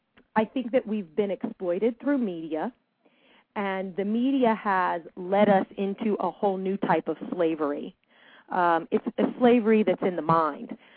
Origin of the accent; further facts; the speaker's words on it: Indiana, United States; as a child of the 80s, growing up in Indiana as a biracial individual